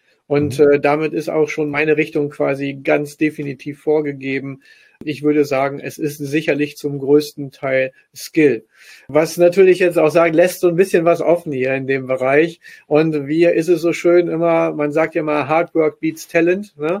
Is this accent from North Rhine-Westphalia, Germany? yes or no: no; Lower Saxony, Germany; born there; ich bin gebürtiger Ostfriese. Das heißt, dort sagt man außer Moin und Jo, sagt man eigentlich den ganzen Tag lang nicht wirklich viel. Das heißt also, seit ich in Nordrhein-Westfalen lebe, bin ich vollkommen akklimatisiert